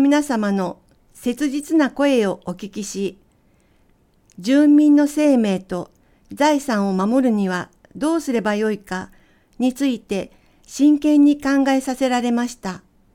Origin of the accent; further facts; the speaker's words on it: Nagoya, Aichi, Japan; born there; also born or lived in Tokyo; 名古屋で生まれ、今まで東京をはじめ海外など様々な場所で生活し